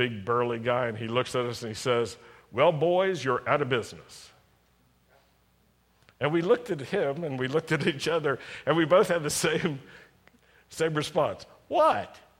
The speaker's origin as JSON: {"language": "English", "town": "Roanoke", "region": "Virginia", "country": "United States", "tie": "born or raised there", "said": "So we went to Roanoke, to my hometown, and we started this newspaper."}